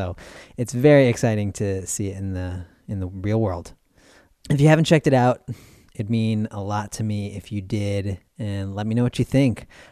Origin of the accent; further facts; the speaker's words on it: Santa Rosa, California, United States; I am recording today in my hometown of Santa Rosa, California, where we've had a lot of rain